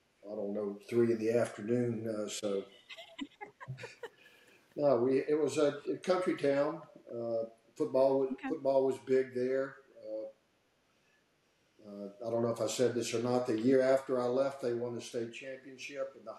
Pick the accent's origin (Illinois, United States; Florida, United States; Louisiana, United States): Louisiana, United States; Bogalusa; Okay, I'm from Bogalusa, Louisiana. Played for the Lumberjacks.